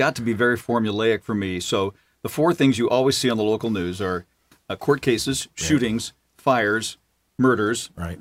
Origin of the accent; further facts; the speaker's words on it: Illinois, United States; So, you know, that farm you mentioned that I grew up on in Illinois?